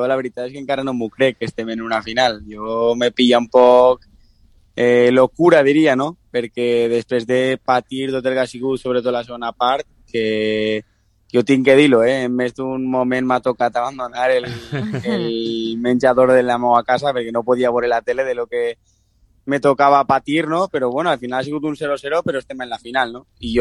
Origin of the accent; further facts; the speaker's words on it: Vila-real, Valencian Community, Spain; tots els que som de Villarreal i que hem estat molt de temps